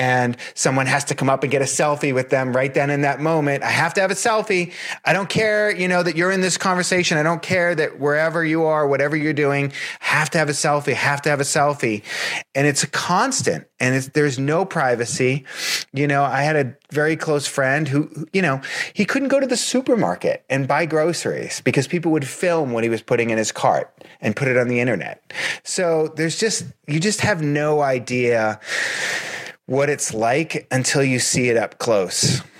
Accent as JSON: {"language": "English", "town": "Boston", "region": "Massachusetts", "country": "United States", "tie": "born or raised there", "said": "I'm from Boston originally. I grew up on the South Shore of Boston, which is one of the most Irish places in America."}